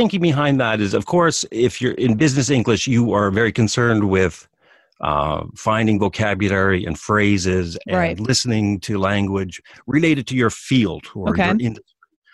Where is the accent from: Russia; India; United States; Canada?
Canada; Western Canada; now in Japan; I'm from Canada. I'm from the western part of Canada.